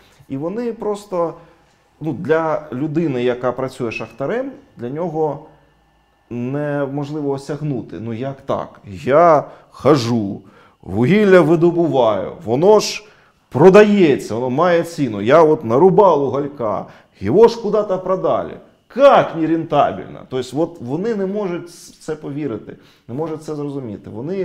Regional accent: Eastern Ukraine, Ukraine; Для нас западенці починалися там з Вінниці десь. Ми ж східняки, для нас все, що на захід, то

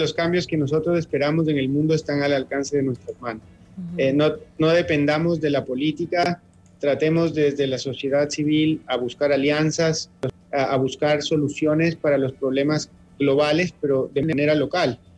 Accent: Ecuador; Lo importante es sentirnos capaces de hacerlo como seres humanos, en este caso como ecuatorianos

